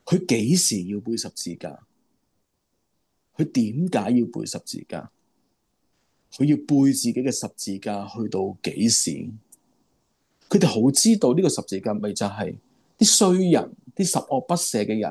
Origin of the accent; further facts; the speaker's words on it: China; 如果我哋中国人话斋，佢真系孭住个棺材去开布道会